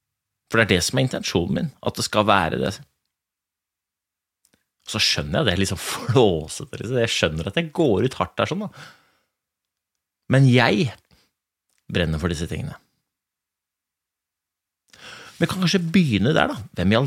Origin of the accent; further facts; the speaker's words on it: Groruddalen, Oslo, Norway; now in Lillehammer, Norway; det jo en gutt fra Groruddalen jeg født og oppvokst I Groruddalen jeg bor nå på Lillehammer